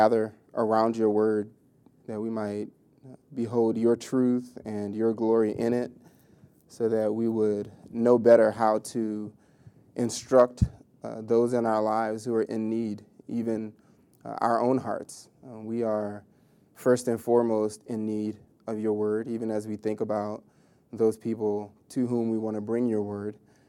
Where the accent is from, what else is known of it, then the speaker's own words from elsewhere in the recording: New Orleans, Louisiana, United States; moved away as an adult; also born or lived in Georgia; I'm from New Orleans originally, spent some time in Georgia at school. Upon graduation, moved to Arizona